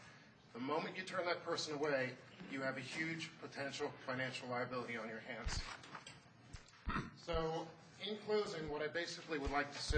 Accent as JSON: {"language": "English", "town": "Alexandria", "region": "Virginia", "country": "United States", "said": "from Alexandria, Virginia."}